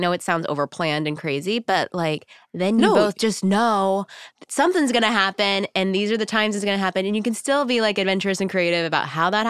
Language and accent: English; Texas, United States; I think I'm from Texas and like the word sex is still a little scary.